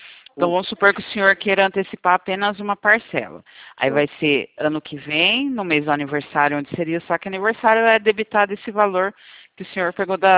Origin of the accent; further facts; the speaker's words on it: Valinhos, São Paulo, Brazil; eu sou de Valinhos. Valinhos, São Paulo.